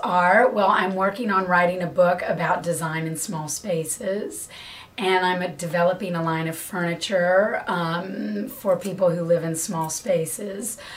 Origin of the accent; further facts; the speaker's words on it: North Carolina, United States; moved away; also born or lived in New York; growing up in North Carolina. My parents' house was very traditional. And then I moved away to New York many years ago